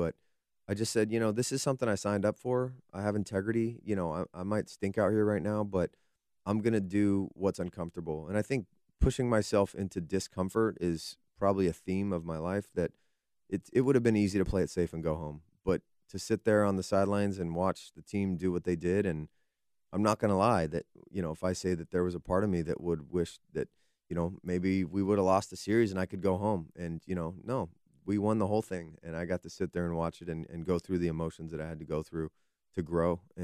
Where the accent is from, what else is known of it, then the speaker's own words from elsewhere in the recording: San Diego, California, United States; also born or lived in Las Vegas; I was born in Vegas, and we lived there till I was seven. So the memories before that, before we moved to San Diego, were short.